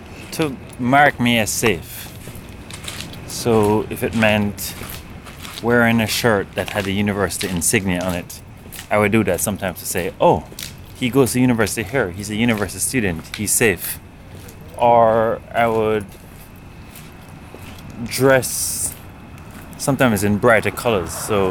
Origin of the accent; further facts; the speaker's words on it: Jamaica; accent: Jamaican; Maybe it was something in the way I approached him, maybe something in my Jamaican accent threw him off, who knows?